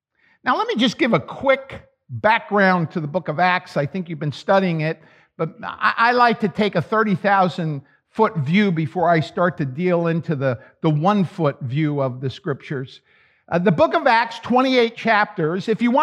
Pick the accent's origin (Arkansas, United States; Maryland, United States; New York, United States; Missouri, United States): New York, United States; Long Island; because he came from my hometown in Long Island.